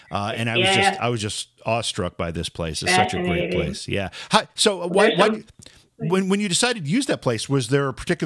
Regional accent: Oneonta, New York, United States; growing up in Oneonta, that's one of those buildings that you drive by, be in the back seat of my parents' car, look in and say, wow, I'd love to live in that someday.

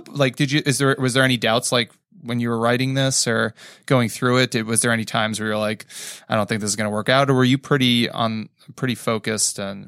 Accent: New Jersey, United States; I'm from North Jersey. It's just not going to happen.

